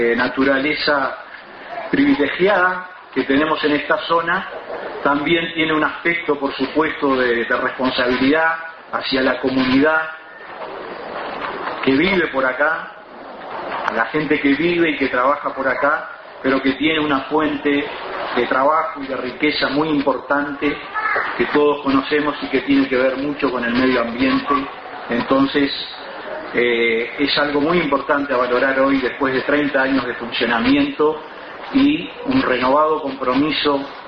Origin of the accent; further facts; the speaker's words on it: Uruguay; que reconozcamos esas raíces como uruguayos y como ancapianos